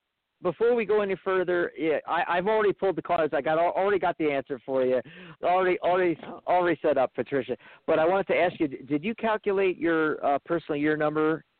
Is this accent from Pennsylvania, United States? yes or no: yes; Pennsylvania, United States; we're actually all from Pennsylvania, so the desert's like quite different for us.